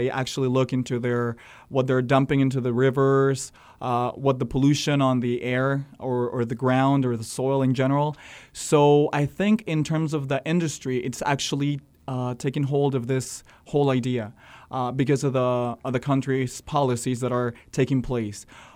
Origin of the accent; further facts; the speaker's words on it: San Luis Potosí, Mexico; also born or lived in Mexico City; I'm from, I was born in Mexico City, but we live up north. It's a town called San Luis Potosí.